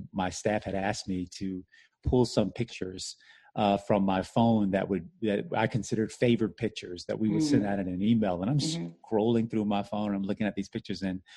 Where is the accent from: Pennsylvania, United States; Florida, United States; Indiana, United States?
Florida, United States; Miami; I was born in Miami, Florida. Grew up in an area called Richmond Heights, which is at the bottom in Miami. Working class area.